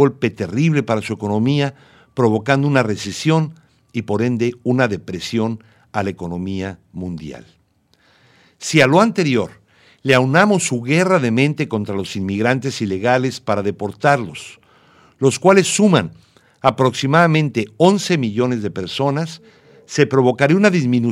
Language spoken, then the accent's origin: Spanish; Mexico; deberíamos como mexicanos estar seriamente preocupados